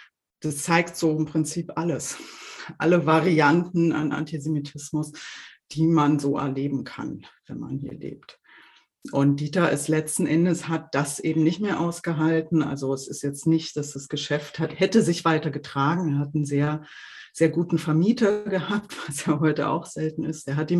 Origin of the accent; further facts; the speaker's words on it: Berlin, Germany; Ich bin halt eine Berliner Göre, wie viele andere